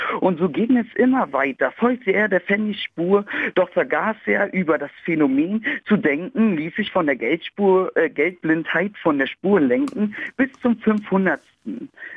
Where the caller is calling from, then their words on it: Pankow, Berlin, Germany